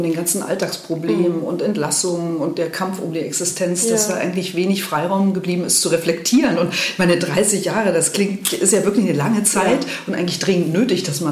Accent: Brandenburg, Germany; Ich bin ja auch ein Kind der DDR im Spreewald aufgewachsen.

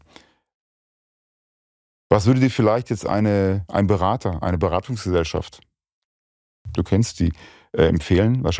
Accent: Dortmund, North Rhine-Westphalia, Germany; ich bin jetzt aus dem Ruhrgebiet, wie du weißt, aus Dortmund

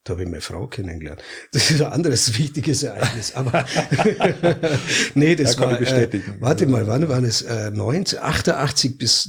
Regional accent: Hannover, Lower Saxony, Germany; ich bin eigentlich aus Hannover

